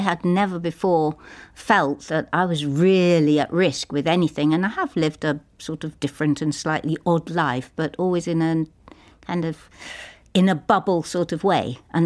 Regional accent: London, United Kingdom; I was very shy when I was growing up in London.

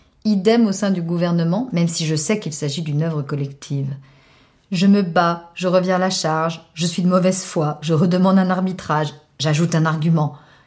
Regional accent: Cayenne, French Guiana; Et voilà que de retour chez moi à Cayenne, à Noël 2013, je commence à écrire la nuit sur cette expérience.

